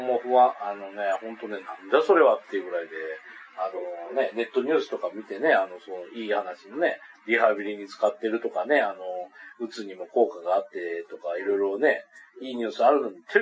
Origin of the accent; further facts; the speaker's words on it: Iwate, Japan; うちの実家の岩手の実家の方はですね